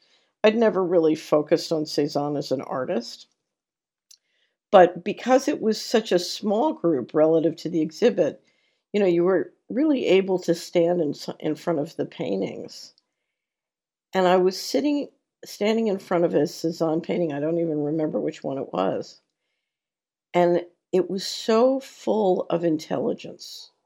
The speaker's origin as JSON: {"language": "English", "town": "Philadelphia", "region": "Pennsylvania", "country": "United States", "tie": "born or raised there", "said": "Now, I grew up in Philadelphia, and so I'd been to the art museum many, many times."}